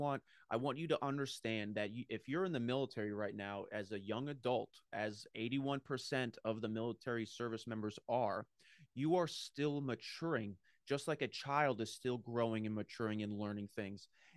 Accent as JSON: {"language": "English", "region": "New England", "country": "United States", "tie": "born or raised there", "said": "I grew up in New England, and there's a lot of beautiful real estate up there."}